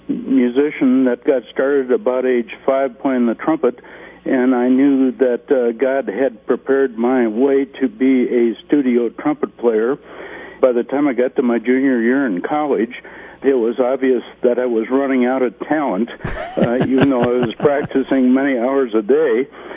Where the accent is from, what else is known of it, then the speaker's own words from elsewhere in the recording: Montana, United States; And I'm at the meeting at Mount Hermon, and several people are coming up to me when they find out I'm from Montana and said, what are you doing in Montana?